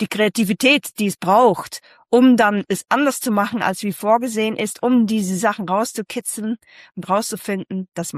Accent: Netherlands; ich komme ursprünglich aus den Niederlanden.

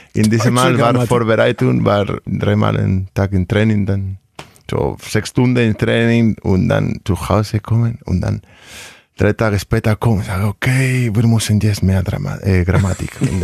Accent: Vitoria, Basque Country, Spain; German is a second language; ich bin aus Vitoria. Das ist ja fast zusammen.

